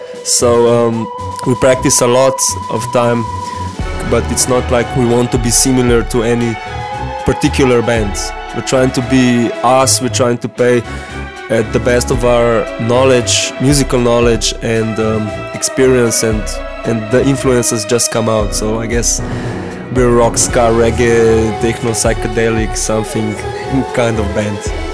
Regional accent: Ljubljana, Slovenia; we're five guys from Ljubljana, Slovenia.

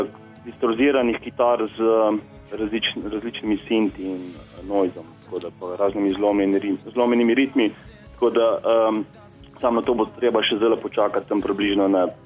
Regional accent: Zasavje, Slovenia; pač v teh krajih, kjer izhajamo iz Zasavjah, se pravi Hrastnik, Trboljah

